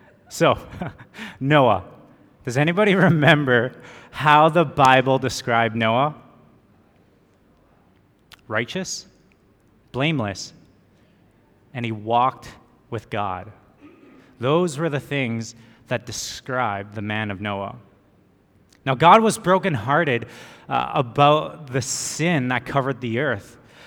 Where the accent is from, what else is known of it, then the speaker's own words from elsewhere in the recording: Canada; I'm one of the new members of our teaching team. I'm from Canada, so if you hear me say A a lot, that's just, it's just geared into me. I may not look Canadian, as a lot of my students say, but I promise you I am.